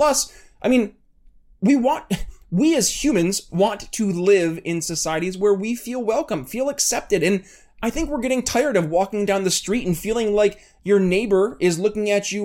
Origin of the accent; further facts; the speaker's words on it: New York, United States; I remember we had a McAdams cheese plant up in my hometown.